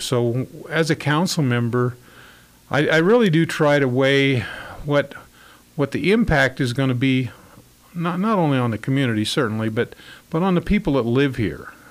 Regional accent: Eustis, Nebraska, United States; now in North Platte, United States; I actually grew up over at Eustis, Nebraska, which is my home. I still call it my hometown.

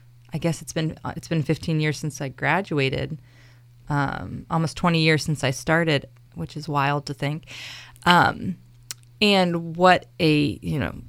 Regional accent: Virginia Beach, Virginia, United States; I'm originally from Virginia Beach

